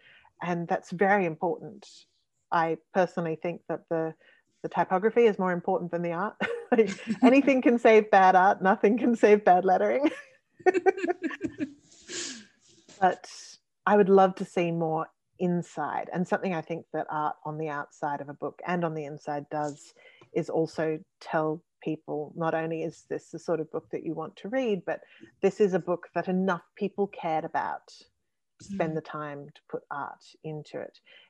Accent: Australia; getting to see those places is amazing when you've grown up on fairy tales in Australia

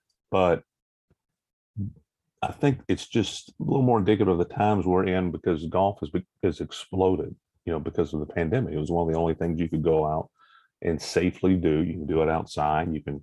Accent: Indiana, United States; You know, I grew up in Indiana, so I'm still waiting

